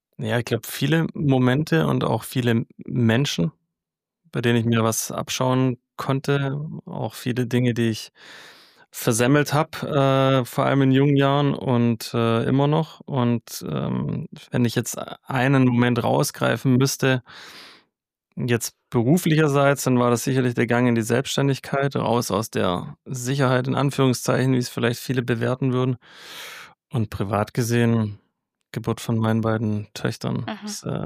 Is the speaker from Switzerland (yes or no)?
no; Ravensburg, Baden-Württemberg, Germany; Ich komme wie du, Hanna, aus Ravensburg.